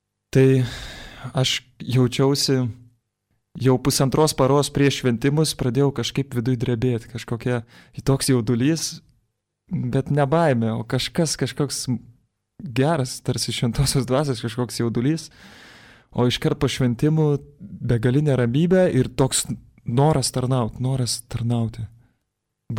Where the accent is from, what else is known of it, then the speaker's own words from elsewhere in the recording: Vilnius, Vilnius County, Lithuania; Ir, na ką, esu vilnietis.